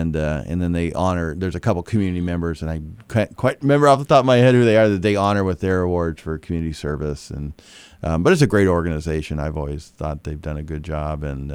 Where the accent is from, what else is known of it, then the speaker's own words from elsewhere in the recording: California, United States; I grew up in Southern Humboldt